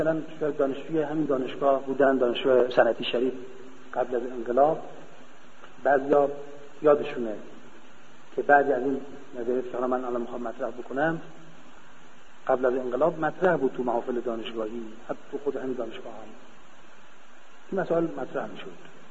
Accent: Iran; اتفاقا ایشون فهمید ما ایرانی هستیم

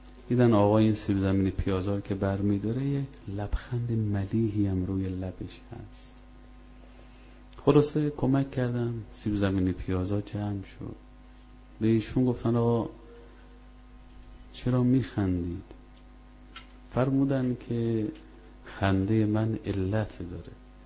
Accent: Mashhad, Razavi Khorasan, Iran; من بچه مشهدم دیگه می دونم.

